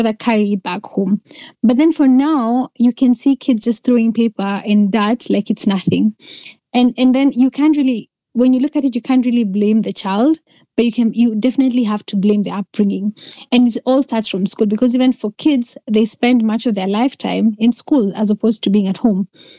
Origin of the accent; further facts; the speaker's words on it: Meru County, Kenya; where my hometown is called Meru County, which is one of the breadbaskets of Kenya